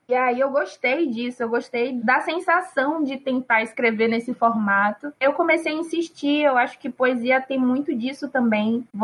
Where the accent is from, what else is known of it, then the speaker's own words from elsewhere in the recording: Salvador, Bahia, Brazil; Bom, eu sou baiana, né? Sou de Salvador, tenho 26 anos